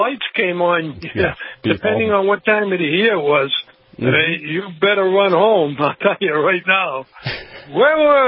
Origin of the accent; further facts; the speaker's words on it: Boston, Massachusetts, United States; Now, because I was from Boston, I was from the Northeast.